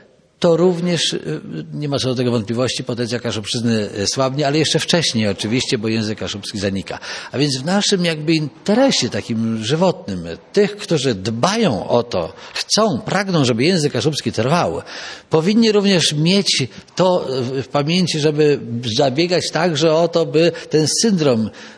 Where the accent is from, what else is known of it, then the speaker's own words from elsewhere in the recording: Sianowo, Pomeranian Voivodeship, Poland; Ja się wychowałem właśnie w parafii Sianowskiej, tam gdzie jest sanktuarium Królowej Kaszub.